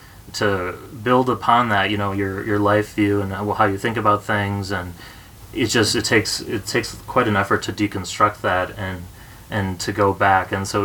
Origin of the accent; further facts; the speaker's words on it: Blaine, Minnesota, United States; I grew up in Blaine, Minnesota, which is, for those of you who don't know, it's Anoka Hennepin School District.